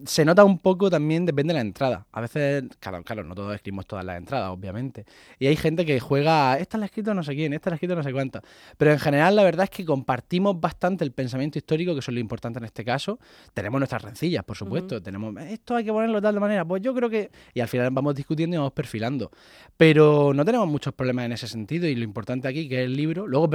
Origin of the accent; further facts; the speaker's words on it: Region of Murcia, Spain; somos murcianos, nos gusta que salga Murcia por ahí.